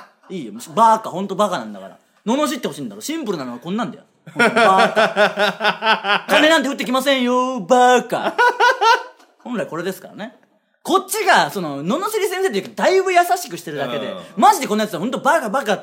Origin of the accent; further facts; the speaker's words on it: Okayama, Japan; ぜひ岡山の、我々の地元岡山のみんなも広島に行ってみてほしいですね